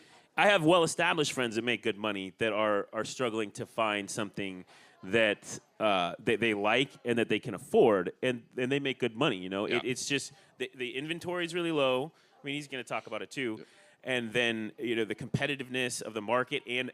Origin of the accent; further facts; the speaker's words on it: Idaho, United States; I'm from Idaho, a really tiny town in Idaho.